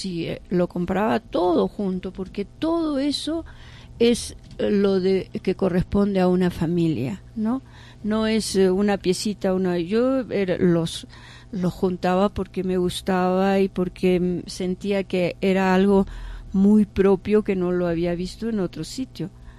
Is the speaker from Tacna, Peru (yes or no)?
yes; Cairani, Tacna, Peru; me hizo acordar mi niñez, ¿no?, en el campo, en Cairani. Yo soy de Cairani